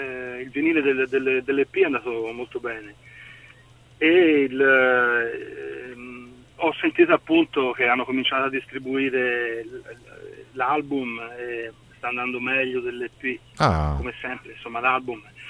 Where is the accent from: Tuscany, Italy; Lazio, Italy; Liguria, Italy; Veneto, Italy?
Tuscany, Italy; Florence; A Firenze, siamo a Firenze, siamo di Firenze, ma non ci vogliono.